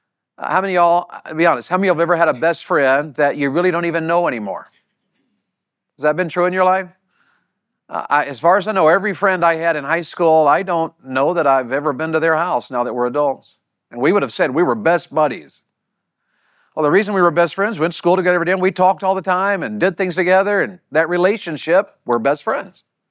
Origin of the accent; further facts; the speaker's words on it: Wartburg, Tennessee, United States; When I was a kid in Wartburg, Tennessee, where I grew up over in East Tennessee in the mountains